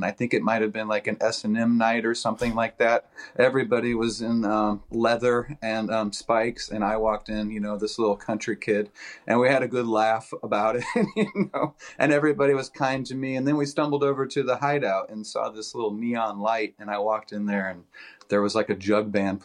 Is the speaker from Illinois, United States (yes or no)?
yes; Illinois, United States; And so my hometown was like right in between St. Louis and Chicago.